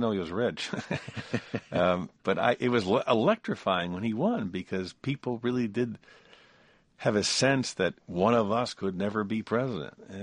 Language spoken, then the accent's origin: English; Ireland; So my life was very much intertwined with being Irish, being Catholic, John Kennedy being elected president